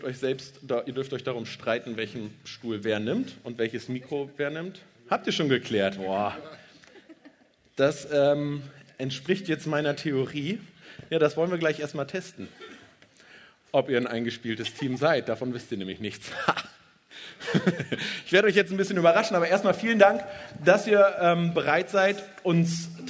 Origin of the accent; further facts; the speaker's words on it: Lower Saxony, Germany; Das ist ja auch irgendwie Berge, für mich als Ostfriese.